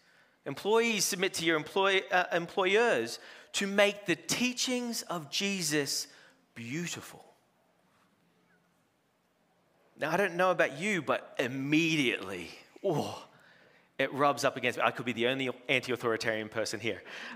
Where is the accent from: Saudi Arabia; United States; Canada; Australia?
Australia; But as the resident Aussie here, I know that I'm in good company with you all